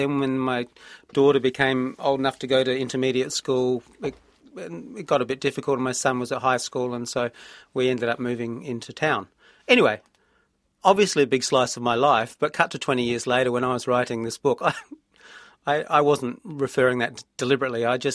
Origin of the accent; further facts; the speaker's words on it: Australia; now in New Zealand; I also felt I had a certain advantage as an Australian coming to New Zealand in that I didn't bring any baggage with me.